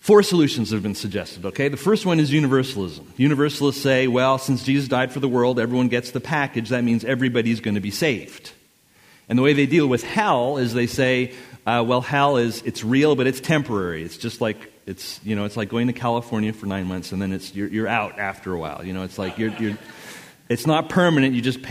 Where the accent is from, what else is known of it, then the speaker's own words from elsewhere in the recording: Montreal, Quebec, Canada; I'm from Montreal, Quebec, Canada.